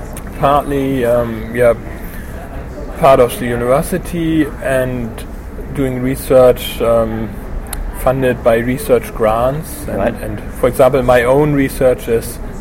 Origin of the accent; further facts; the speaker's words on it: Germany; born there; English is a second language; moved away as an adult; also born or lived in Newcastle upon Tyne, United Kingdom / Switzerland; I was born in Germany, and later I did a master's in planning studies in Newcastle upon Tyne in England, and my PhD in Switzerland. So before coming here, I spent most time in Switzerland.